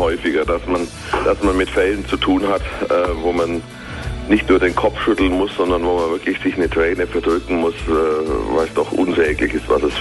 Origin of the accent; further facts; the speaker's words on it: Kempten, Bavaria, Germany; Genau, ich komme aus Kempten. Ich bin Kemptner, wohne hier auch nach wie vor.